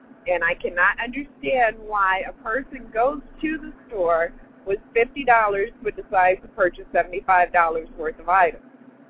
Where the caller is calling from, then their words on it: Cleveland, Ohio, United States; I'm calling from Cleveland, Ohio.